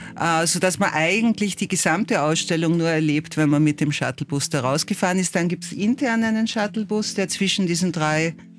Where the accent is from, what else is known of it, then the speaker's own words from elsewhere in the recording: Vienna, Austria; now in Berlin, Germany; ich komme aus Wien, lebe jetzt schon seit 30 Jahren in Berlin